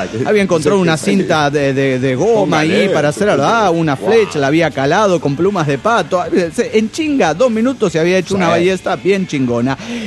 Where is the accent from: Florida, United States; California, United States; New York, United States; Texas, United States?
California, United States; Santa Clara; Soy el chico de Santa Clara, California.